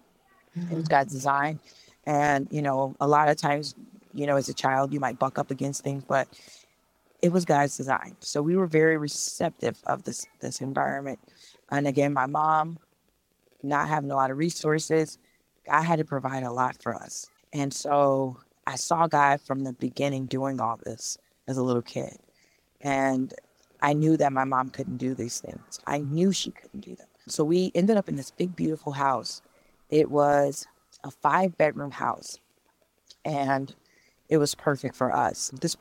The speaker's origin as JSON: {"language": "English", "region": "Illinois", "country": "United States", "tie": "born or raised there", "lives_now": "Indiana, United States", "said": "I'm originally from Illinois. I currently live in Indiana. And in Illinois, we grew up in like a project area."}